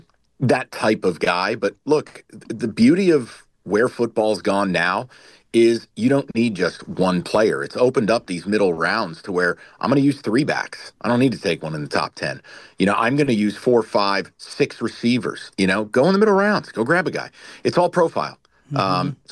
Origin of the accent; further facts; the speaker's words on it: New York, United States; look, I'm originally from New York. I'm a Giants fan.